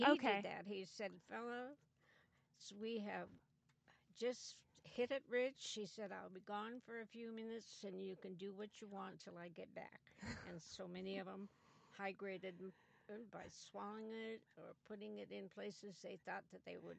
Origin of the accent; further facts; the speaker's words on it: Grass Valley, California, United States; also born or lived in Nevada City, California; I was born in my grandmother and grandfather's house in Nevada City, but I grew up in Grass Valley, California, which is just 4 miles from Nevada City.